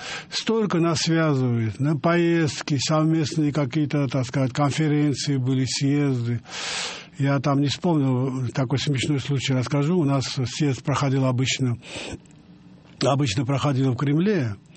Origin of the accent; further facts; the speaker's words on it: Tbilisi, Georgia; я вырос в Тбилисском дворе, и там, в том дворе, где я мое детство прошло, там жили армяне, поляки, евреи, грузины